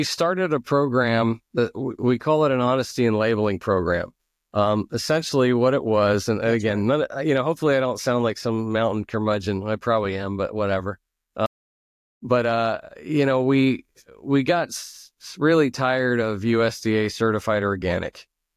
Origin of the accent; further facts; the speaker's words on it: Philadelphia, Pennsylvania, United States; and I'm from Philadelphia, so home of Rocky Balboa, right?